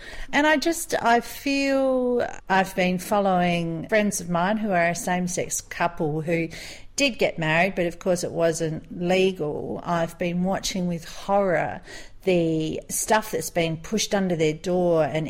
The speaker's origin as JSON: {"language": "English", "town": "Adelaide", "region": "South Australia", "country": "Australia", "said": "I'm Australian, I'm from Adelaide, we've got a place just out of Adelaide, it looks like this, we've got 71 wineries within a 30-minute radius of our house"}